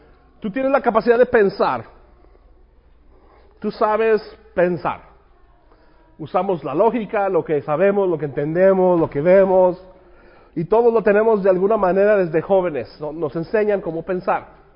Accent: Mexico; Y yo soy mexicano y me han acusado de ser machista porque, pues, soy mexicano, come chile y todo.

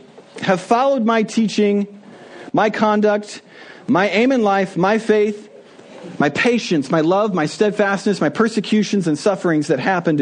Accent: Nebraska, United States; I apologize. I'm from Nebraska. I know. It's a great place to see in your rearview mirror.

